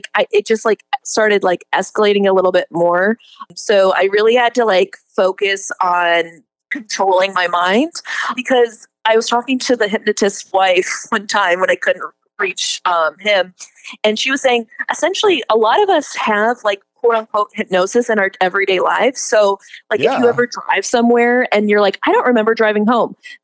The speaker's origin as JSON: {"language": "English", "region": "Iowa", "country": "United States", "said": "But essentially, I'm from Iowa, and so I was on a bus back from a game that got canceled because it was a storm"}